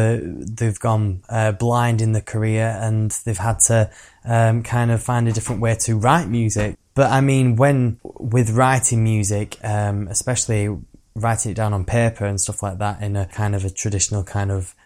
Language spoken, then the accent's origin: English; Oswaldtwistle, North West England, United Kingdom; also born or lived in Blackburn; So I was born in Blackburn, but raised in Oswaldwistle in 1996.